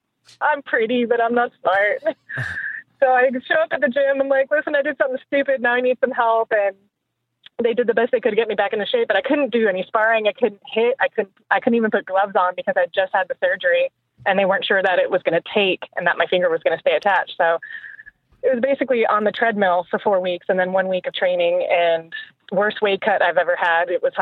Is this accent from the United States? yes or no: no; Ireland; I'm Irish, so if I didn't have bad luck, I wouldn't have any luck at all.